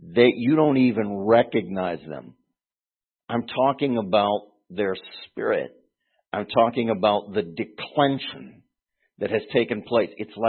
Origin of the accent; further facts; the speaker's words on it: Pennsylvania, United States; from years ago, Western Pennsylvania, growing up in Western Pennsylvania when I was a kid, what people call soda, it was pop.